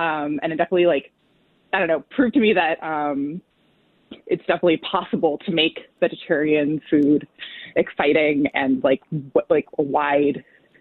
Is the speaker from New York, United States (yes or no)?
yes; Rochester, New York, United States; I grew up in Rochester, in West Irondequoit, and I studied abroad in London for a semester.